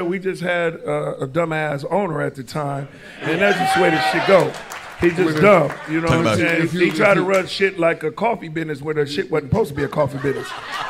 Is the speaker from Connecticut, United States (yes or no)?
no; Oakland, California, United States; You know, this is like my second home. I was born and raised in Oakland.